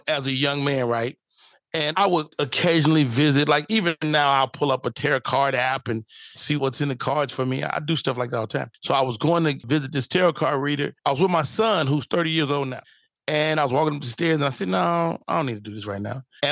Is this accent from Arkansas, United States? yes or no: no; Chicago, Illinois, United States; growing up in Chicago, you really would be like, hey, man, stop playing.